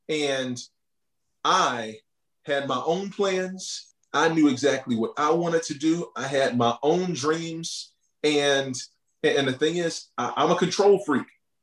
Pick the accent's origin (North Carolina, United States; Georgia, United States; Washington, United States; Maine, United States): North Carolina, United States; And so me growing up in North Carolina, growing up in the Bible Belt, in church every single Sunday